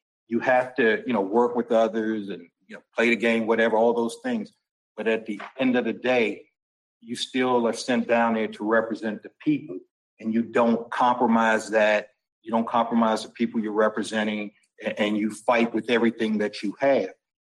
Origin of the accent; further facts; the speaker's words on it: Capitol Heights, Maryland, United States; And I'm from Capitol Heights, and them fighting words.